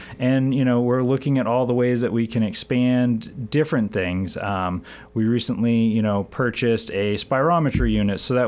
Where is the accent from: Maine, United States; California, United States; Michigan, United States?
Maine, United States; Lincoln; So I'm originally from Lincoln, Maine, and prior to coming down here, I was working up at Katahdin Valley Health Center